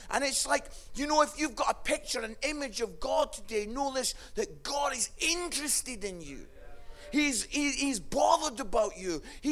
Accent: Scotland, United Kingdom; I'm Scottish, yeah? I've got issues.

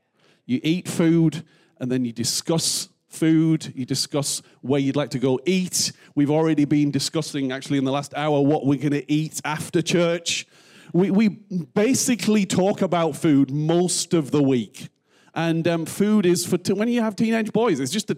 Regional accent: North East England, United Kingdom; I'm from the Northeast, so my mam, as we would say in the Northeast, me mam, would always make my tea.

